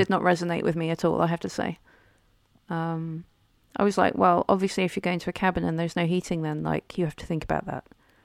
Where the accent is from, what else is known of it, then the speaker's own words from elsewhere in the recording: Scotland, United Kingdom; Well, as a Scottish person, Scotland and France go back a long way.